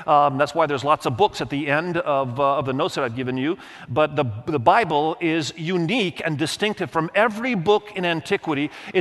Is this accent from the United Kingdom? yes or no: no; Indonesia; And many of you know I grew up in Indonesia, the largest Islamic country in the world